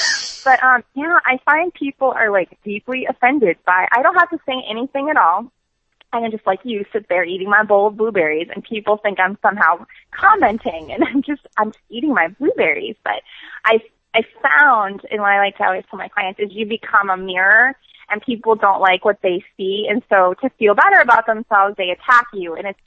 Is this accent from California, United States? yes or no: no; New York, United States; I'm from New York, and I have a lot of friends who keep very strict kosher